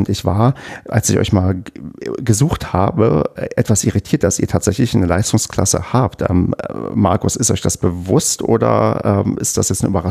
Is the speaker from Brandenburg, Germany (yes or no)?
yes; Brandenburg, Germany; accent: Berlin; Ich bin ja in Brandenburg geboren und aufgewachsen und habe früher auch sehr stark Berlinert